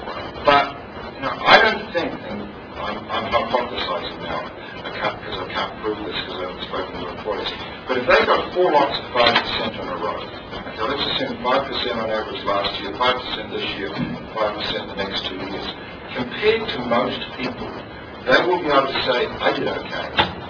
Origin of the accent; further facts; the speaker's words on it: New Zealand; Because in my home country, in New Zealand, there is this entity called the High Salaries Commission.